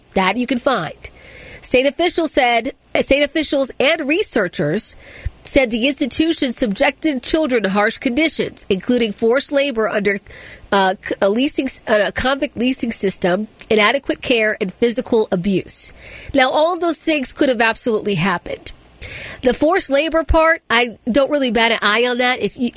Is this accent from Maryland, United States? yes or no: yes; Accokeek, Maryland, United States; I grew up in Accokeek, and a lot of my friends lived in Baden and Oquasco, some of them Cheltenham, Upper Marlboro.